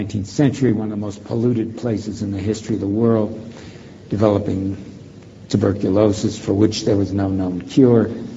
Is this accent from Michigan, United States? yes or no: yes; Detroit, Michigan, United States; Well, I'm from Detroit. It's curious. I mean, I should have been manufactured in Wolfsburg, where they made VW.